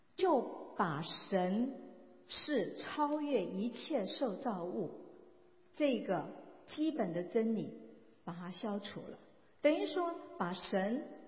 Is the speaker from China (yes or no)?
yes; China; 我们中国人有所谓的紫微斗数